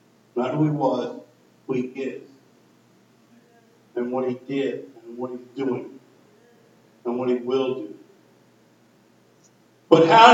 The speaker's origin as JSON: {"language": "English", "region": "Texas", "country": "United States", "accent": "Texan", "said": "sound like old Texas redhead."}